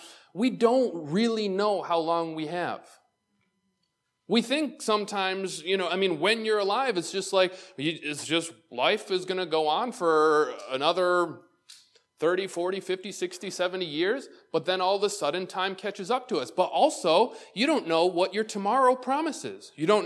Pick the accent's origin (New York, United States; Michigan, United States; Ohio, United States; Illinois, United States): New York, United States; Waterport; also born or lived in Lyndonville; that grew up in Waterport, Brockport's like the other side of the state. And so no one knows me from growing up in Lynnonville and Waterport, Albion area here.